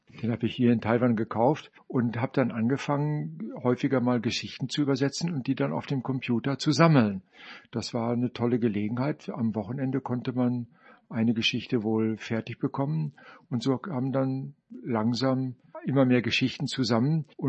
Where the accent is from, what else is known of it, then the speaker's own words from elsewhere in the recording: Münster, North Rhine-Westphalia, Germany; Ich komme aus Münster in Nordrhein-Westfalen. Ich habe dort auch studiert auf Lehramt für Grund- und Hauptschulen.